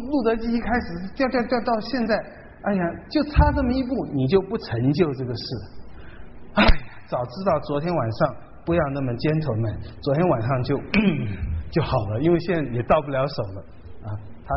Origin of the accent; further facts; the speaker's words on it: China; 很啰嗦，而且一句话里两个死人，我们中国人就不喜欢